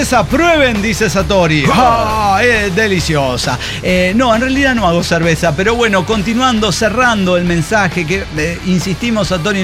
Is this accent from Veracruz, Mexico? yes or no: yes; Papantla, Veracruz, Mexico; Yo vengo de Papantla